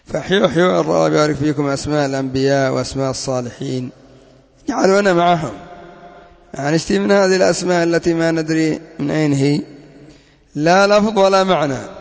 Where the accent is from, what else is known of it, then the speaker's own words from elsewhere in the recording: Yemen; أما عندنا في اليمن كثير منهم يتسمون باسم محمد وعلي